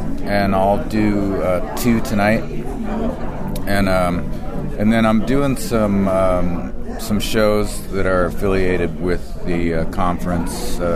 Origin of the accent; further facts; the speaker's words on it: Great Falls, Montana, United States; moved away as an adult; now in Colorado, United States; Well, I grew up in Great Falls, Montana, but I've lived in Colorado since about 1982. So I consider myself from Monterado.